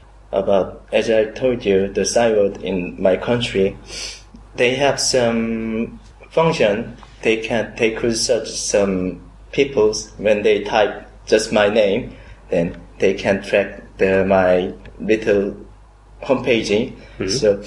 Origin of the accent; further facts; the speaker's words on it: South Korea; English is a second language; from South Korea.